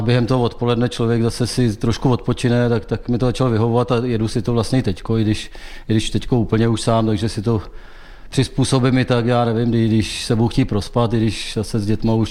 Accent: Chomutov, Ústí nad Labem Region, Czechia; also born or lived in Litvínov; tím, že jsem vyrůstal v Chomutově, pak v Litvínově jsem jezdil hodně na hokej

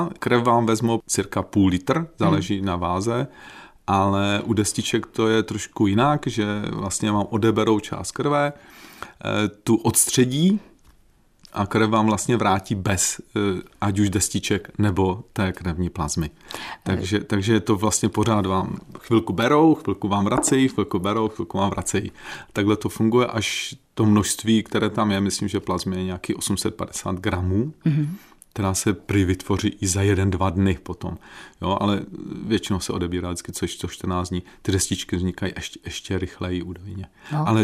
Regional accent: Řepiště, Moravian-Silesian Region, Czechia; bydlel jsem vlastně od malička do dneška bydlím v Řepištích, což je taková nádherná osada tady mezi Ostravou a Frýdkem Místkem.

